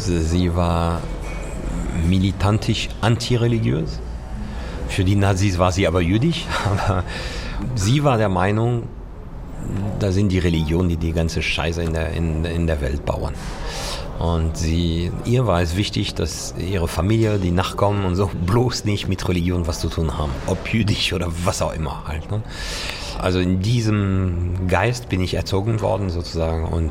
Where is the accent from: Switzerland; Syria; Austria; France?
France; Was für mich als Franzose, für mich als Kind, nicht normal war.